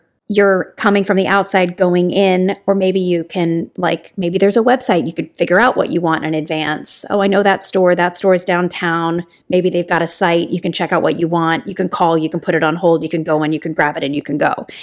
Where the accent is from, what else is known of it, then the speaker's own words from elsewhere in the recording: Kentucky, United States; I think I did Kentucky bourbon because I'm from Kentucky.